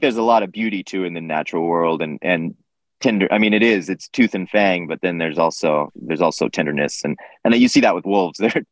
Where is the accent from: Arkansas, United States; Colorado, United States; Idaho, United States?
Idaho, United States; So I grew up in North Idaho, in the panhandle of Idaho.